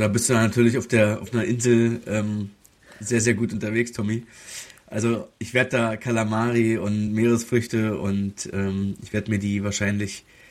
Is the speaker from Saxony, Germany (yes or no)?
yes; Dresden, Saxony, Germany; born there; Ich bin in Dresden geboren.